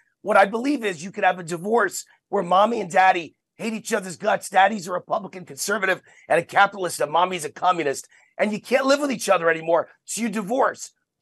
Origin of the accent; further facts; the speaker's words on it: New York, United States; also born or lived in California; now in Las Vegas, United States; I grew up in New York, born and raised, decided it was too liberal, too communist, taxes too high, regulations made it impossible to do business. I moved 30 years ago to California to get away from the liberals.